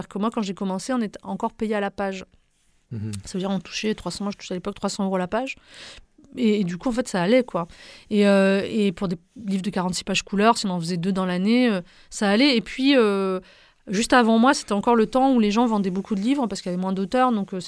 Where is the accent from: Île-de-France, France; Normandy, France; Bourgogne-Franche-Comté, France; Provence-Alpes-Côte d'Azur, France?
Provence-Alpes-Côte d'Azur, France; Marseille; Moi, je suis née à Marseille, je viens de la middle class et j'ai toujours habité, j'ai grandi sur la plaine du côté de mon père et dans le 11e du côté de ma mère.